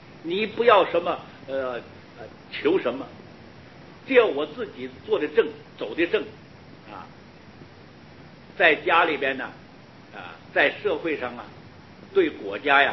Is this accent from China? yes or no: no; Taiwan; now in United States; 你不要介绍，说我是台湾来的，你问他，你猜猜我是哪里来的，他说你是台湾来的。